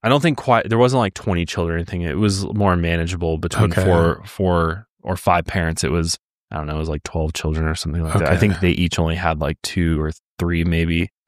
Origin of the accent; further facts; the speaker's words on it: California, United States; I grew up in California.